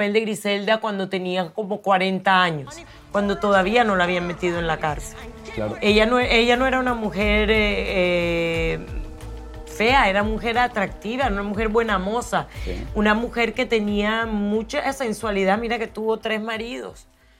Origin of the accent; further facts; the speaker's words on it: Colombia; Yo soy colombiana.